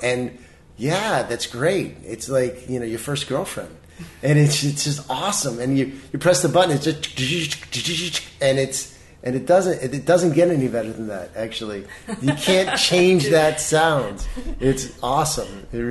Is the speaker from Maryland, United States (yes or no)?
yes; Baltimore, Maryland, United States; now in Los Angeles, United States; I mean, when I moved here from Baltimore, I come from the land of, you know, wallpaper and paint.